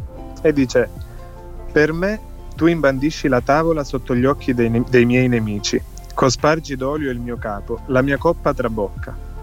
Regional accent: Sicily, Italy; io vengo dalla Sicilia

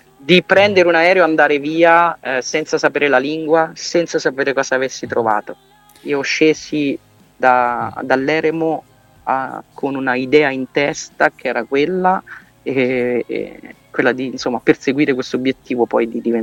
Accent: Umbria, Italy; io sono umbra, quindi noi umbri abbiamo un po' radicata questa cosa, Francesco è proprio nel nostro sangue

